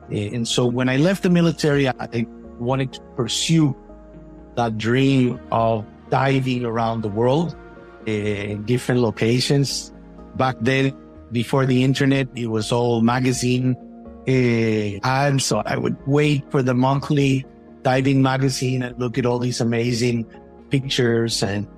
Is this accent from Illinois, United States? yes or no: yes; Chicago, Illinois, United States; born or raised there; also born or lived in Israel